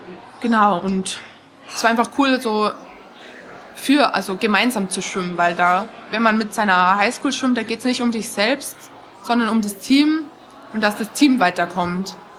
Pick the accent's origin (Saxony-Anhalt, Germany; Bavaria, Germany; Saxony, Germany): Bavaria, Germany; Rosenheim; Ja, und ich war aus Rosenheim und war dann eben alleine